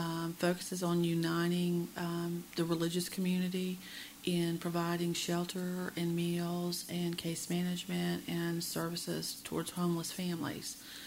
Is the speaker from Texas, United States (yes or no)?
no; Toccoa, Georgia, United States; born there; and I was born in Toccoa, Georgia, in 1960.